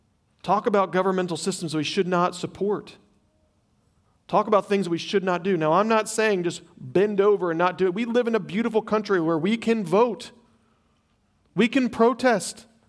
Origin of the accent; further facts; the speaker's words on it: the South, United States; I grew up in the South.